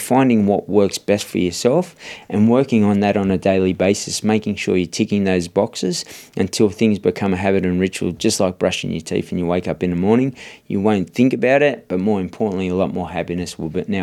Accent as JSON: {"language": "English", "town": "Sydney", "region": "New South Wales", "country": "Australia", "tie": "born or raised there", "said": "I grew up in Redfern, in Sydney"}